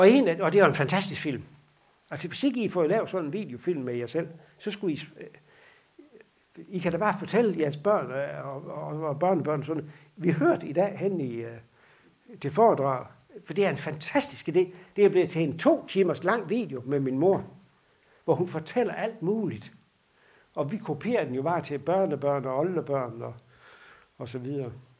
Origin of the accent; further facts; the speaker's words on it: Lemvig, Central Denmark Region, Denmark; born there; also born or lived in Gudum; Men når jeg blev født i Lemvig på sygehuset der, så var det fordi, der boede min far og mor i Gudum.